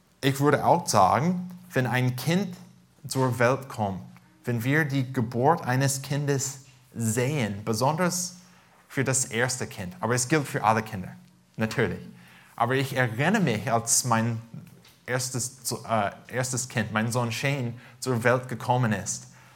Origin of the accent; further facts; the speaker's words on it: California, United States; now in Germany; Wir kommen aus Südkalifornien. Fast jeden Abend durften wir diesen Sonnenuntergang anschauen.